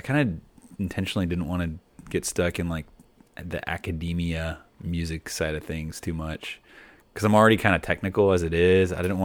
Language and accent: English; Keller, Texas, United States; Well, you know, I did live, you know, I grew up in Keller, but I kind of claim Denton.